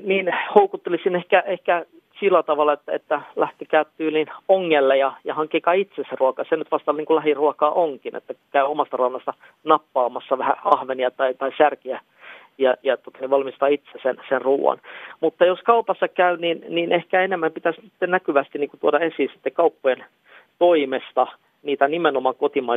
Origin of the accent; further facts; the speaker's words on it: Vaasa, Ostrobothnia, Finland; Esimerkiksi se Vaasan kieppeillä niin kalastan, mikä on niin kuin mun kotipaikkakunta, joka Etelä-Suomessa nykyään asunkin